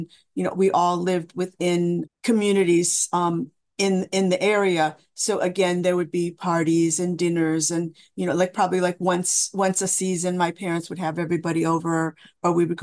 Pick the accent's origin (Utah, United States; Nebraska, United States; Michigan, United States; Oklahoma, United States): Michigan, United States; Detroit; born there; I was born in Detroit, Michigan. My parents are from China.